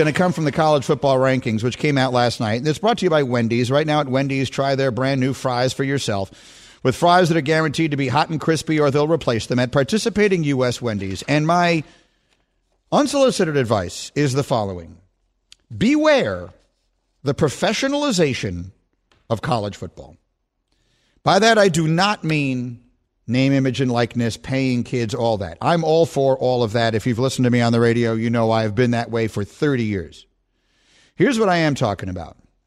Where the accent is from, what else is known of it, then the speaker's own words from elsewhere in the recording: New York City, New York, United States; I am a casual fan. I grew up in New York City. We didn't have college football teams.